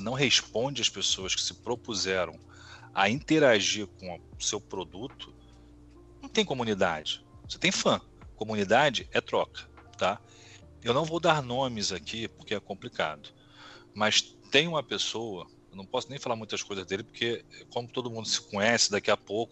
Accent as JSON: {"language": "Portuguese", "region": "São Paulo", "country": "Brazil", "said": "Pô, sou aqui de São Paulo, precisa ter mais eventos aqui."}